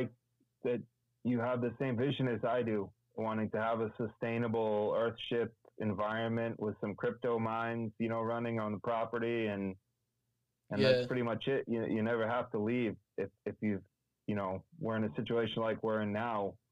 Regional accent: New England, United States; I grew up in New England

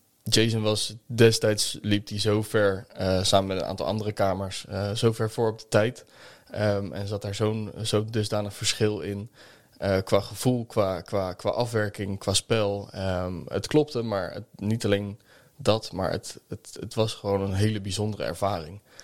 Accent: Zoetermeer, South Holland, Netherlands; 26 jaar, kom uit Zoetermeer.

